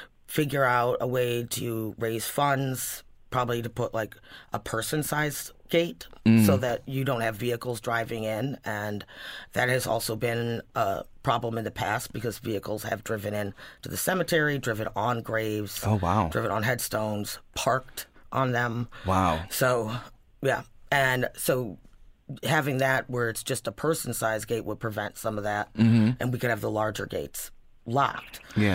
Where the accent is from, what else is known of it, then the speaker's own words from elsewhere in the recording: Buffalo, New York, United States; I come from Buffalo, New York